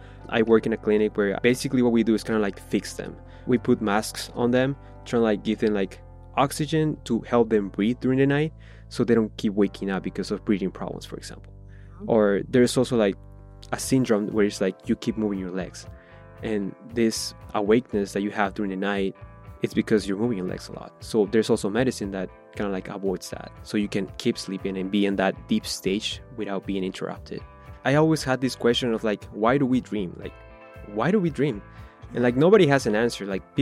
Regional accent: Peru; English is a second language; moved away as an adult; I was born and raised in Peru, so English is not my first language. I got here 3 years ago.

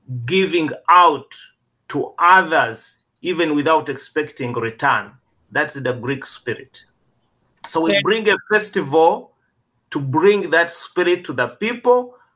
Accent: Uganda; No, I'm not from Pittsfield. I come from Uganda.

